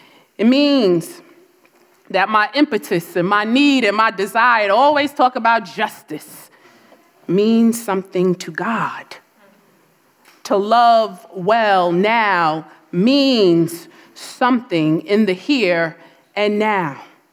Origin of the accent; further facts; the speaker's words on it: New Jersey, United States; I say it that way because I'm from New Jersey.